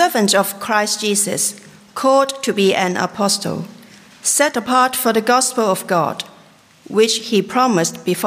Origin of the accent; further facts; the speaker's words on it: Hong Kong; from Hong Kong. It's my privilege to be in St. John's.